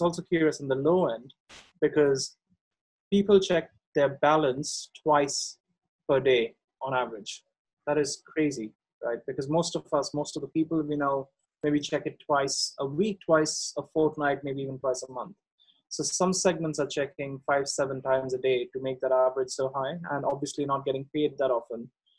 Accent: India; it's a Sanskrit word because I come from India

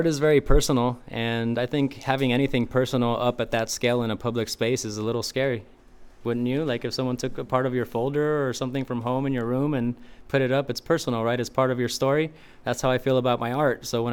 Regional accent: Pacoima, California, United States; I'm a part of Pacoima. I grew up in Pacoima. I love Pacoima. I grew up on Laurel Canyon, Van Nuys, and my childhood memories are all on the streets of Pacoima.

